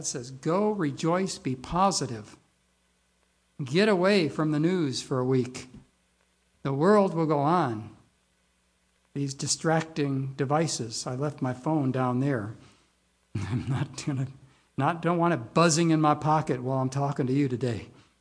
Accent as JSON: {"language": "English", "region": "Midwest", "country": "United States", "tie": "born or raised there", "said": "I remember in the Midwest, I grew up in the Midwest. That was BC, before California."}